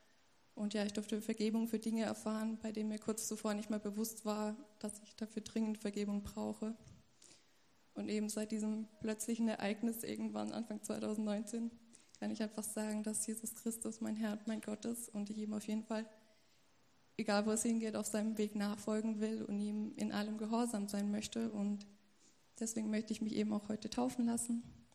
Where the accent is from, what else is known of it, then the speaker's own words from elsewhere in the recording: Donaueschingen, Baden-Württemberg, Germany; also born or lived in Nuremberg; now in Emmendingen, Germany; ich bin 25 Jahre alt, ich komme ursprünglich aus Donaueschingen. Habe aber jetzt zuletzt wegen meinem Studium in Nürnberg gewohnt und habe jetzt angefangen zu arbeiten und eben einen Job in Emmendingen gefunden, weswegen ich im September auch hierher gezogen bin.